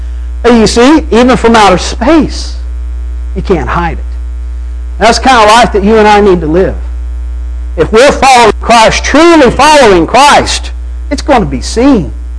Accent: Arkansas, United States; because where I grew up in Arkansas, there were a lot of hills, a lot of trees.

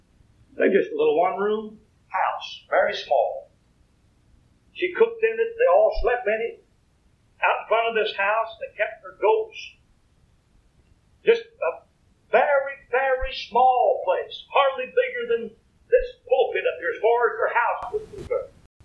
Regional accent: United States; thank God I'm an American.

